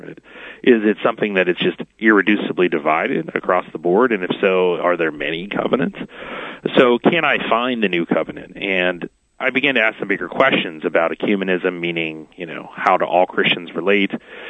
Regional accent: Pittsburgh, Pennsylvania, United States; So, I mean, I grew up in Pittsburgh, so this is a bit of a homecoming.

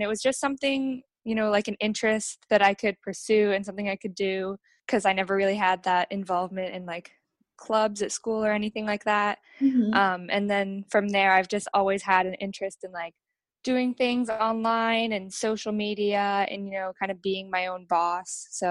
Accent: Australia; also born or lived in California, United States; And I was born in California. We moved over to Australia when I was about 7 years old.

